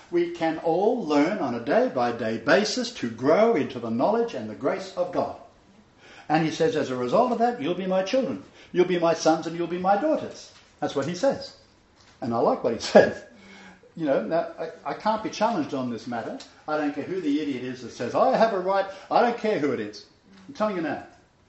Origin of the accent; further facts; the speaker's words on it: Australia; I'm an Australian. I'm a Jew.